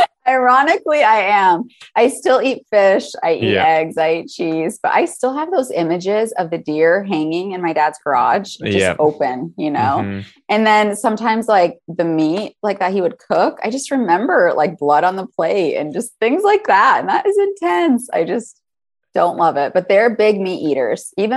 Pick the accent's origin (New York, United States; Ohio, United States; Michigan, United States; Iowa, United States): Michigan, United States; accent: Yooper; A Youper accent is pretty intense. I think I've lost most of my accent. I don't pronounce the words like they do up there.